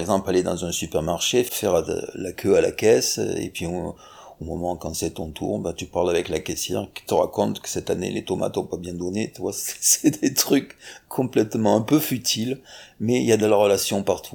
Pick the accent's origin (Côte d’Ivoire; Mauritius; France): France; Provence-Alpes-Côte d'Azur; born there; j'ai 66 ans et je suis venu m'installer en Ariège. Je suis né dans le Var.